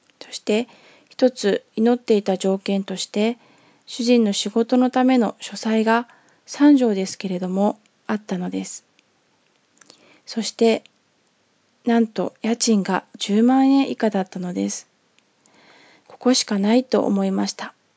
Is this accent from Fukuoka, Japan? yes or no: yes; Fukuoka, Japan; moved away as an adult; also born or lived in Miyazaki / Nagasaki; now in Tokyo, Japan; 私たち夫婦はどちらも福岡出身で、結婚してから宮崎に1年、それから長崎に6年住んでいました。九州から出たことのない私でしたが、主人の仕事の関係で東京に引っ越すことが決まったのです。